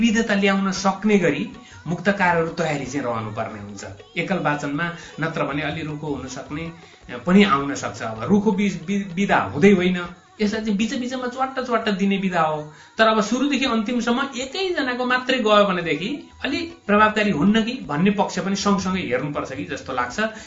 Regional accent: Biratnagar, Koshi Province, Nepal; मेरो घर चाहिँ विराटनगर हो, वार्ड नम्बर 3

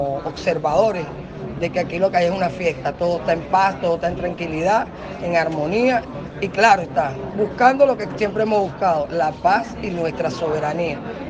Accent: Venezuela; somos venezolanos.

